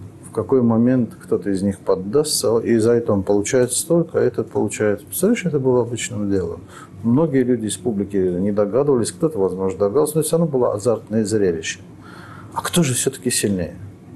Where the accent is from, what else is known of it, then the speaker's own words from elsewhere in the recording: Baku, Azerbaijan; Я помню, был мальчишкой, и мы шли по моему родному городу Баку.